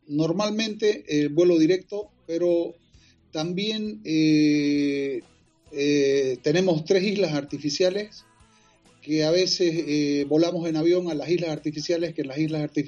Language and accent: Spanish; Bolivia; en mi país, en Bolivia.